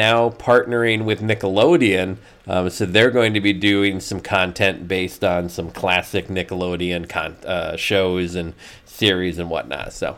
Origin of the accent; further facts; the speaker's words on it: Pennsylvania, United States; And then in Pennsylvania, my home state, a lot of interesting changes.